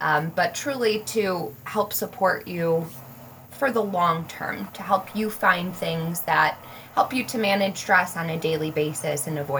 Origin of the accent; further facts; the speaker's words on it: Chicago, Illinois, United States; Although I am from Chicago